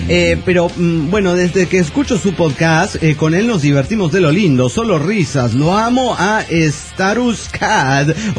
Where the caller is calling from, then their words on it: San Luis Potosí, Mexico; de San Luis Potosí.